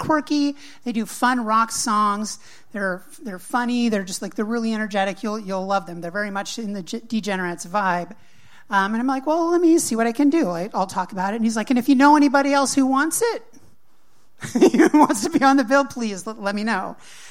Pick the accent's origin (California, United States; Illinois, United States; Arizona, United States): California, United States; moved away as an adult; now in Baltimore, United States; When I grew up in California, I was in California for my entire life. I never went anywhere else.